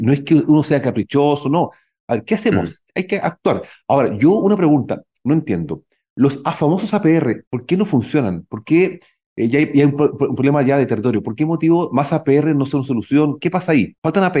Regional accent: Santiago, Santiago Metropolitan, Chile; now in Osorno, Chile; yo soy de Santiago, llevo en el sur ya 20, 25 años vinculado a Osorno, a la provincia de Osorno.

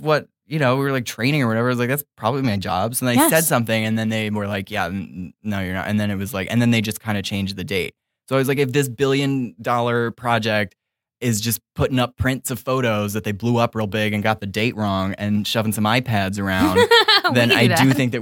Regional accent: New York City, New York, United States; I grew up in New York. I remember going to the Battery Park City movie theater.

